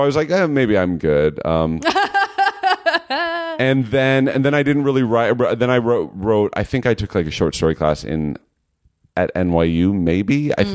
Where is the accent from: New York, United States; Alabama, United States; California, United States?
California, United States; I'm from the Bay Area.